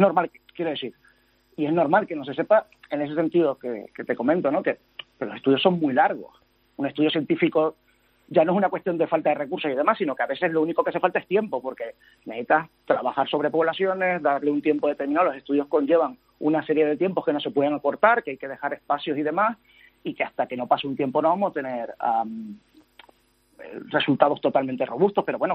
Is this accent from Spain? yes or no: yes; Canary Islands, Spain; yo soy canario